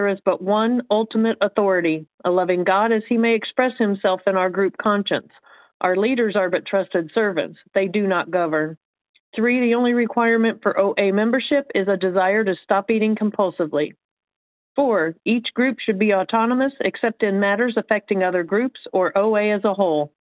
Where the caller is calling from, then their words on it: Indiana, United States; I'm calling from Indiana.